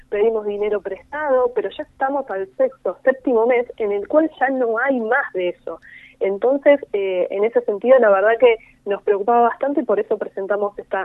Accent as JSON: {"language": "Spanish", "town": "Lanús", "region": "Buenos Aires Province", "country": "Argentina", "said": "que los dos somos de Lanús"}